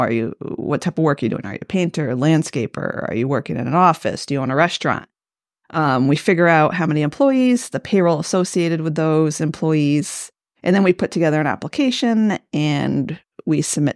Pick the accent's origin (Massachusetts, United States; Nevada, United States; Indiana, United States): Massachusetts, United States; Northampton; Well, I am locally from the area. I grew up in Northampton.